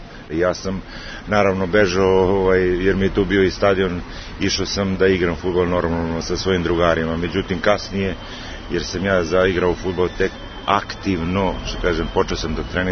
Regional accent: Jagodina, Pomoravlje District, Serbia; Rođen sam u Jagodini, gde sam živeo sa tatom, mamom i sestrom starijom, gde sam proveo jedno bezbrižno detinjstvo.

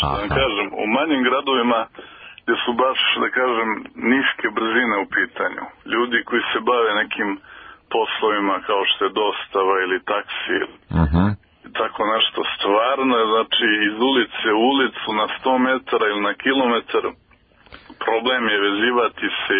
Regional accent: Kraljevo, Raška District, Serbia; evo konkretno kod nas u Kraljevu

